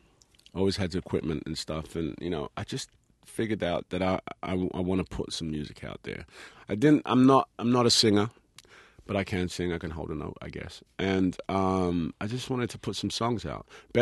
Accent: Hackney, London, United Kingdom; accent: Cockney; also born or lived in Forest Gate; So I am literally a Cockney. I was born in Forestgate and moved to Hackney as a young kid. Hackney is very much like Queens, if you like.

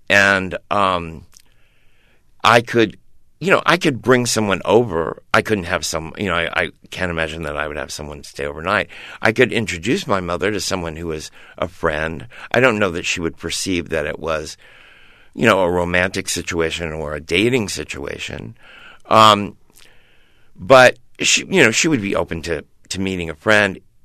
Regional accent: Paris, Missouri, United States; when I grew up in Paris, Missouri, it was a town where it was a town run by merchants. My parents were merchants.

